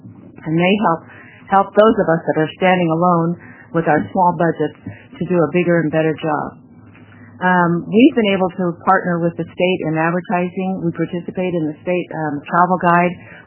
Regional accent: Roseburg, Oregon, United States; I'm from Roseburg.

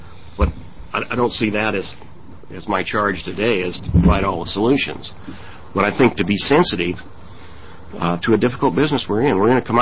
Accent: Oregon, United States; I think it's a different mindset, one that, born and raised in Eastern Oregon, took a while to make that change.

